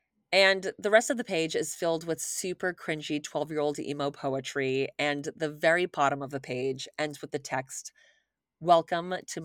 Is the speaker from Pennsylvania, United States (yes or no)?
no; Miami, Florida, United States; because I'm from Miami.